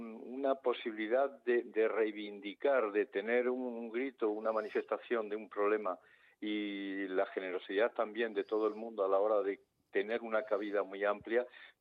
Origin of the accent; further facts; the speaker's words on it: Community of Madrid, Spain; nosotros somos madrileños, pero si echamos la vista atrás, probablemente la mayoría, insisto, son hijos de esta España vaciada.